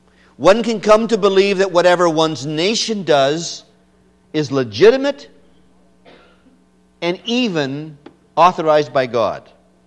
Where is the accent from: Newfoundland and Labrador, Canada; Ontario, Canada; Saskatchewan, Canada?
Saskatchewan, Canada; I was born and raised in Saskatchewan. Born very young into a minister's home in that wonderful province of Saskatchewan.